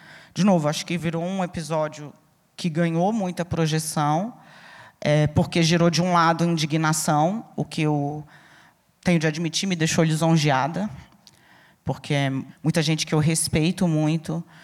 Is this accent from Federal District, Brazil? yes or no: yes; Brasília, Federal District, Brazil; Teve amiga minha que pegou um avião de Brasília, eu sou brasiliense.